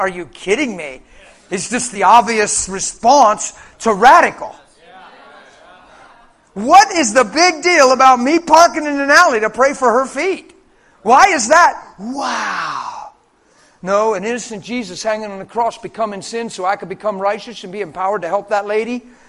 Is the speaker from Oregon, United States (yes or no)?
no; York, Pennsylvania, United States; I'm from York, PA.